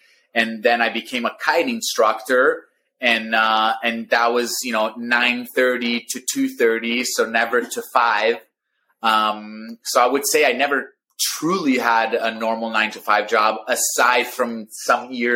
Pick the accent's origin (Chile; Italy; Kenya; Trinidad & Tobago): Italy; now in Maui, United States; So I grew up, I was born in Maui, but raised in Italy. So 2 weeks after I was born here in Maui, my parents moved back to Italy, where my dad is from. My mom is from New York.